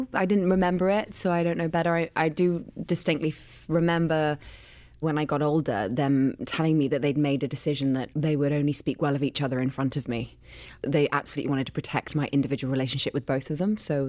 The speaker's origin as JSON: {"language": "English", "region": "London", "country": "United Kingdom", "tie": "born or raised there", "said": "So I was born and raised in London. My mum is from Manchester, north of England, and she is a motivational speaker."}